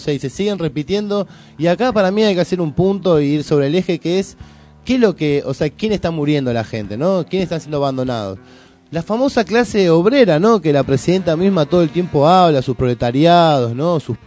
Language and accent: Spanish; Argentina; si empezamos a hablar que de Argentina, todos somos argentinos